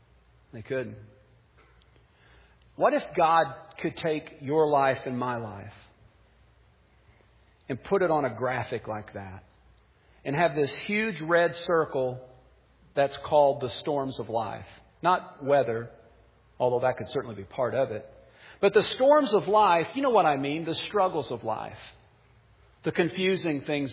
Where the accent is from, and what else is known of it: Missouri, United States; born or raised there